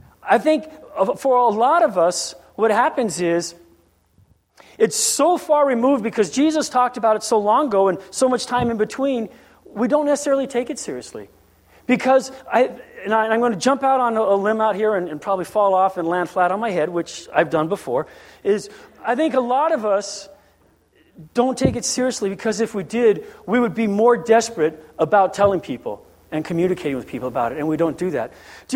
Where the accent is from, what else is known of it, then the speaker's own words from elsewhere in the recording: Guam; I grew up on Guam, as many of you have.